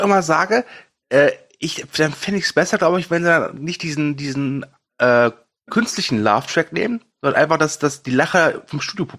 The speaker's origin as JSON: {"language": "German", "region": "North Rhine-Westphalia", "country": "Germany", "said": "Aber ich komme aus dem Pott"}